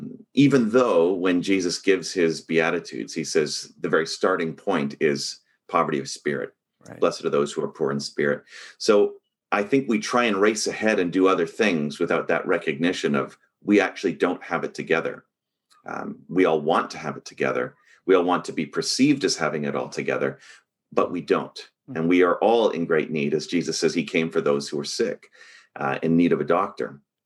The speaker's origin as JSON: {"language": "English", "town": "Vancouver", "region": "British Columbia", "country": "Canada", "tie": "born or raised there", "said": "Well, it's part of my family's history. So I grew up in Vancouver"}